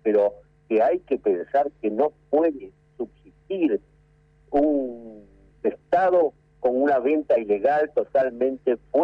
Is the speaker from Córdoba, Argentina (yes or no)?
no; Lomas de Zamora, Buenos Aires Province, Argentina; yo soy de Loma de Zamora, yo vi cómo creció la salada.